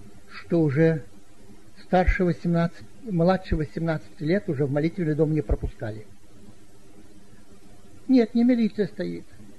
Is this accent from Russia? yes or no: yes; Saint Petersburg, Russia; Ну и пресвитер узнал, что я из Ленинграда.